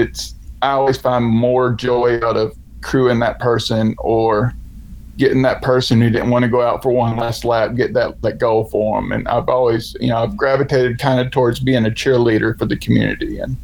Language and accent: English; Murphy, North Carolina, United States; I was raised in North Carolina, graduated school from a small town called Murphy, North Carolina. It's in Western North Carolina.